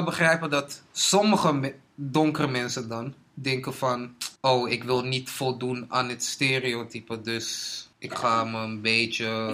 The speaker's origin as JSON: {"language": "Dutch", "country": "Ghana", "said": "Ik ben Ghanese. Ja. Ik ben nog nooit naar Ghana geweest. Ik heb helemaal niks bij Ghana."}